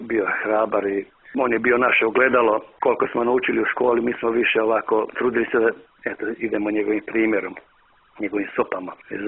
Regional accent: Gjakova, Gjakova District, Kosovo; born there; ja sam rođen u Đakovici 1954. godine, dakle nekada srpsko mjesto, ali nažalost sve je posle bilo sasvim malo Srba.

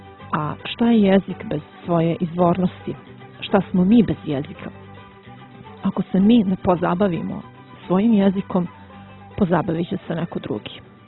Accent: Montenegro; Ovdje kod nas u Crnoj Gori napadnuto je i samo ime jezika.

